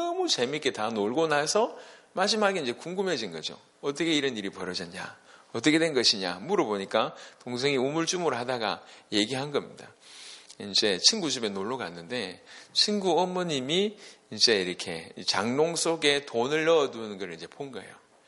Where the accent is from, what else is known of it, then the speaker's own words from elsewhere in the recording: Masan, South Gyeongsang, South Korea; 저는 고향이 저 경상도 마산이 고향입니다. 어릴 때 굉장히 가난하게 자랐습니다.